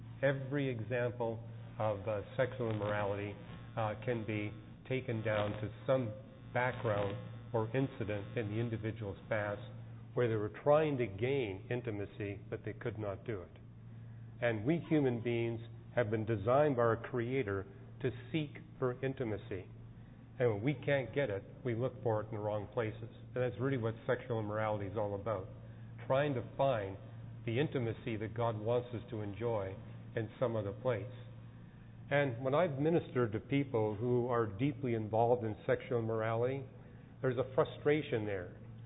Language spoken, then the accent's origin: English; Canada; And I'm from Canada, and when I go back to Canada to preach in churches